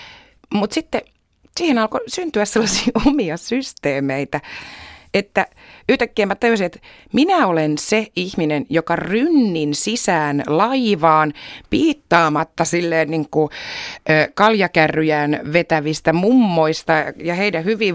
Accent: Helsinki, Uusimaa, Finland; Helsinkihän on aina ollut mun kotikaupunki lukuun ottamatta niitä vuosia, jotka on asunut ulkomailla muuallakin kuin Virossa.

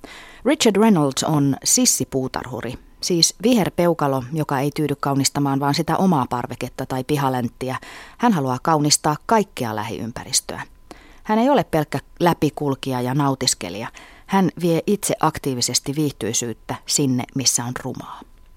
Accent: Helsinki, Uusimaa, Finland; Helsinki on mun rakas kotikaupunkini. Mä olen täysverinen kaupunkilaistyttö

